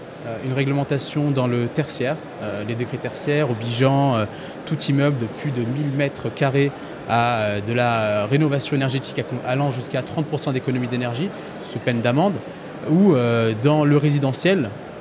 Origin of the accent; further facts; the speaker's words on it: France; on a un certain ethnocentrisme en tant que Français.